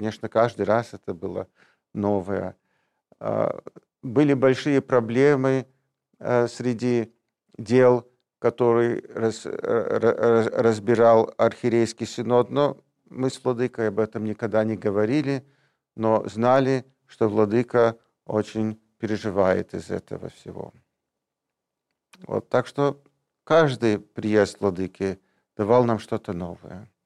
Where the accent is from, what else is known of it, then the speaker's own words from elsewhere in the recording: New York, United States; also born or lived in Salzburg; Приплыли мы на пароходе. Мне было 3 года. Я вырос в Нью-Йорке, в городе Нью-Йорк. Родители русские. Мы по-русски говорили. Бабушка тоже меня воспитала.